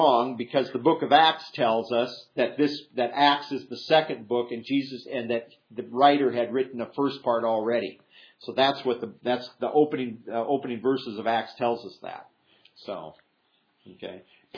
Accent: England, United Kingdom; it seems tedious sometimes for us as English people

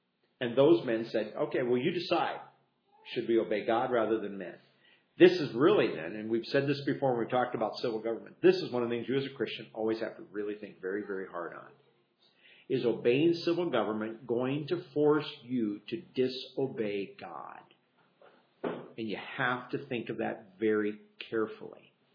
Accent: Iowa, United States; But when I grew up in Iowa, there were a number of fundamental Baptist groups out in the Midwest, and in Iowa in particular

